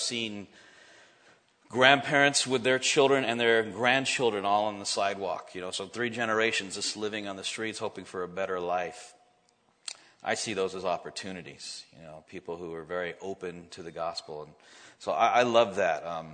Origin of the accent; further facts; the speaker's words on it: California, United States; I grew up in California, so I think the Catholicism in California and close to Mexico is similar to the Catholicism in the Philippines.